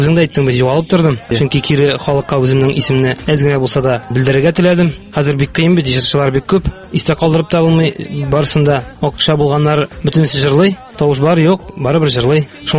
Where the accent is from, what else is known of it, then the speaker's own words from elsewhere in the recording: Aktanysh, Tatarstan, Russia; Үземнең туган ягымда булды, Актанышта.